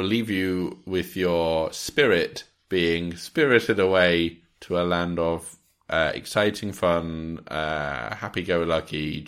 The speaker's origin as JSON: {"language": "English", "town": "Grantham", "region": "East Midlands", "country": "United Kingdom", "tie": "born or raised there", "said": "Here I am in my hometown of Grantham. Reasons to come to Grantham. Nope, still none. In your face, Grantham, you suck."}